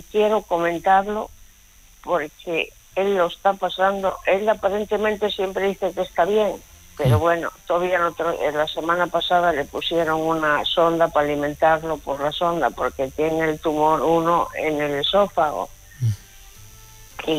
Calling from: Oviedo, Asturias, Spain; yo soy de Asturias, de Oviedo.

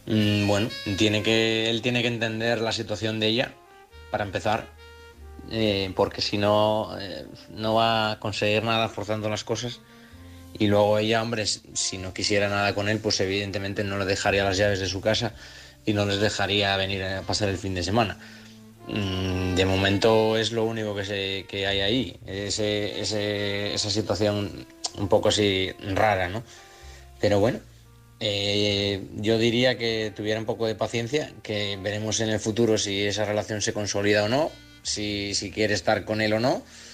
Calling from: Oviedo, Asturias, Spain; de Oviedo.

